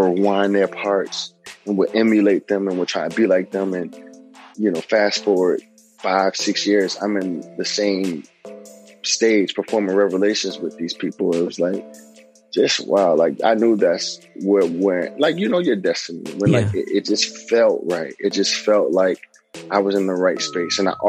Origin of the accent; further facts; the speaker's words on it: Philadelphia, Pennsylvania, United States; I was a faggot. I was a sissy. I was a punk.